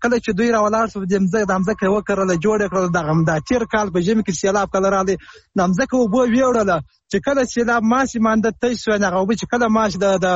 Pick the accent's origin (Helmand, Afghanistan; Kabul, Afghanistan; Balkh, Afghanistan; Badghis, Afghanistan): Helmand, Afghanistan; د هلمند اولاد